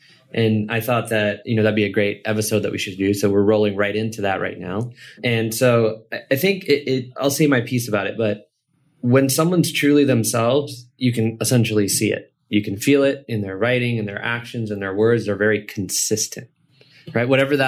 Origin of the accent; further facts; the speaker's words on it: New York, United States; and I grew up in New York from when I was about, I think it was, 5 years old to about 12. And so probably partially a New Yorker myself